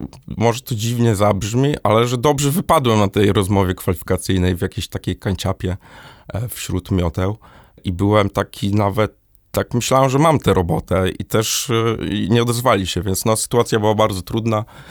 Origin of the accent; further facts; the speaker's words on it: Gorzów Wielkopolski, Lubusz Voivodeship, Poland; now in Warsaw, Poland; będąc jeszcze w Gorzowie Wielkopolskim, to jest moje rodzinne miasto